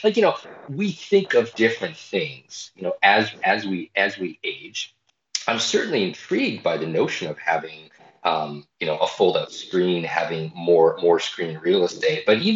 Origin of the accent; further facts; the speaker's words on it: Canada; moved away as an adult; now in United States; We're actually coming up in my 10 years in the United States when I moved from Canada, which is, it's a crazy milestone in and of itself when I think about it.